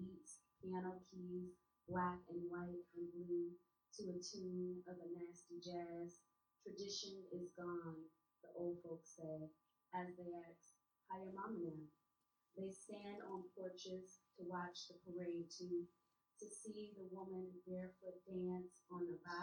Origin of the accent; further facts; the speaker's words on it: New Orleans, Louisiana, United States; I'm from New Orleans originally.